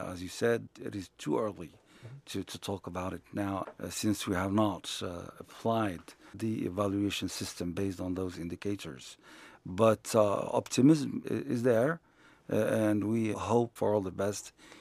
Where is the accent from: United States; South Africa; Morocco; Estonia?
Morocco; But in Morocco, we're proud to recall the fact that we were quite successful in enjoying the fruits of mutual recognition between Muslims and Jews in our country.